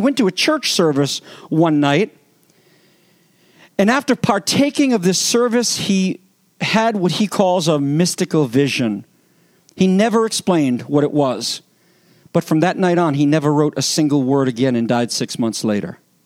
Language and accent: English; Woonsocket, Rhode Island, United States; born there; I was born in the Woonsocket Hospital, the baby delivery factory for our area.